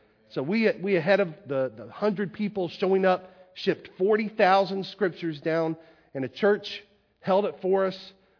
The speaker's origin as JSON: {"language": "English", "town": "Plant City", "region": "Florida", "country": "United States", "said": "I'm from Plant City. We have a camp in Plant City."}